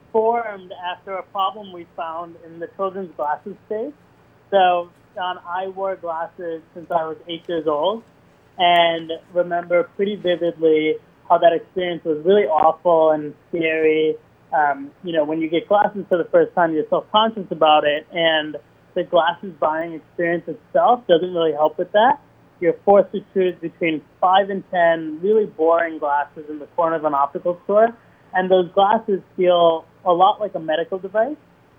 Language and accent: English; Munster, Indiana, United States; now in New York, United States; I grew up outside of Chicago in a small little town called Munster in Northwest Indiana. So grew up there my whole life, out in the Midwest